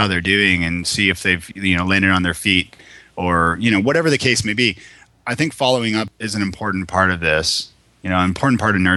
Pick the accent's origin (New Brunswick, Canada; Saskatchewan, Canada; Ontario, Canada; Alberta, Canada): Ontario, Canada; Toronto; now in Nashville, United States; I'm from Toronto originally. So from moving to Nashville, where I didn't know a soul